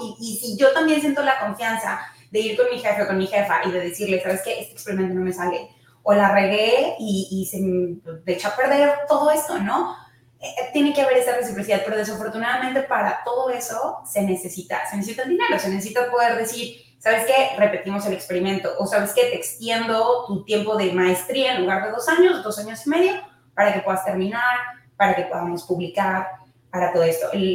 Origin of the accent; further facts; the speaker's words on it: Mexico; moved away; yo no estoy en México, pero fui educada en México y tengo colaboraciones con institutos en México.